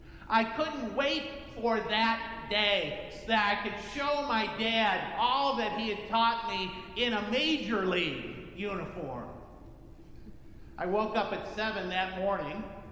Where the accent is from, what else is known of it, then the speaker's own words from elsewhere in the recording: St. Louis, Missouri, United States; And I'm a Cardinal fan, by the way. I grew up in St. Louis.